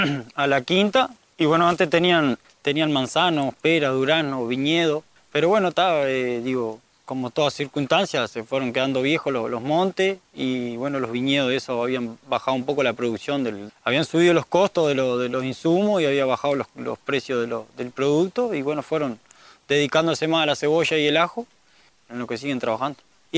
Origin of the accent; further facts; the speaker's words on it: Los Cerrillos, Canelones, Uruguay; soy de Los Cerrillos, departamento Canelones